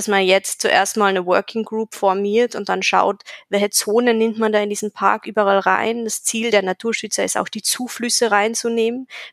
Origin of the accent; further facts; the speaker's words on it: Carinthia, Austria; Also in Österreich, ich bin aus Kärnten, wo Seen immer weniger öffentliches Gut werden.